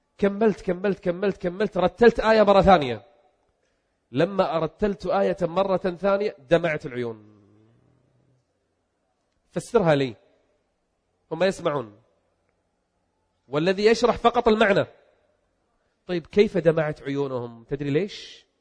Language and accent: Arabic; Kuwait; أنا من أهل البلد، وأكثركم يعلم أنني أيام الغزو الغاشم على بلدي الكويت جلست في الدمام 6 شهور كاملة. أنا من أهل الدمام يعني أعتبر.